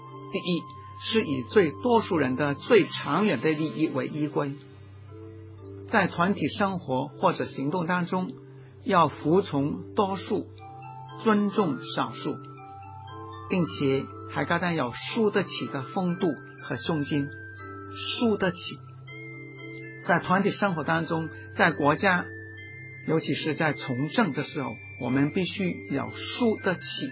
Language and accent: Chinese; China; 我是一个中国人，我很热爱中国文化，我热爱中国的人民